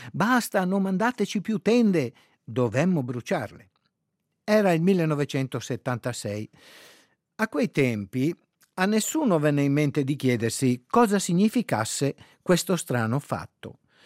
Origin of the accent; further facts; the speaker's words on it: Veneto, Italy; accent: Venetian; Tradotto in veneto, il mio dialetto, sarebbe sveia bauco.